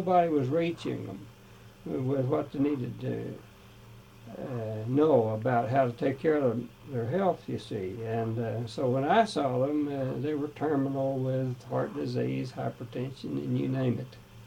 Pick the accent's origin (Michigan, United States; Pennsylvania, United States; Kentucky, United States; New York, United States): Kentucky, United States; also born or lived in McCreary County, Kentucky; I was born on the Smithtown Ridge in McCrory County, and but my father moved his family to a farm in the north part of Pulaski County, and I attended school at Science Hill there.